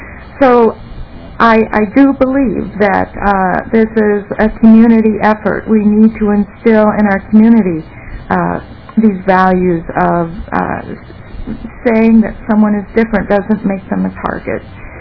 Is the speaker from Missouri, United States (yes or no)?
yes; Missouri, United States; I grew up in Missouri where there was a lot of harassment based on race back in the 60s and early 70s.